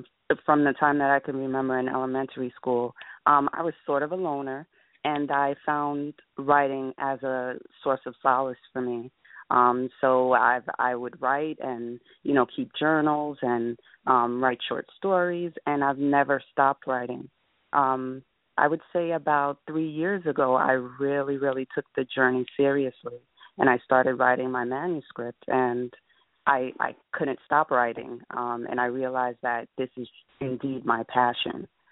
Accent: Nyack, New York, United States; now in Long Island, United States; We grew up in Rockland County, New York, more specifically Nyack, New York. I've since moved to Long Island, where I've lived for the past 10 years.

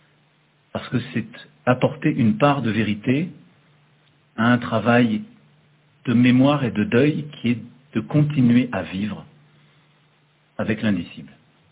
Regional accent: France; nous nous devons à nous-mêmes en tant que Français de reconnaître les faits

